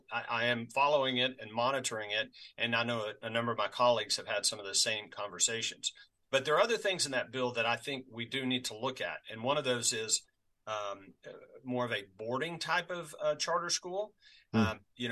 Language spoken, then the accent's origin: English; Texas, United States; I am from Texas. I have family in Texas.